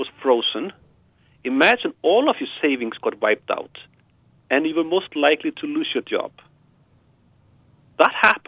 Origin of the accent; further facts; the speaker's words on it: Iceland; also born or lived in United States; now in United Kingdom; And in the 10 years I lived in the United States, I was always very happy to say I'm from Iceland.